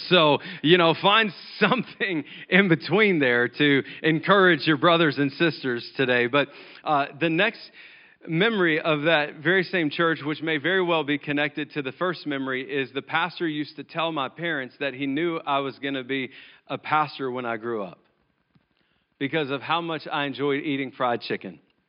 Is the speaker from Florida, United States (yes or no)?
no; Memphis, Tennessee, United States; I told you I grew up in Memphis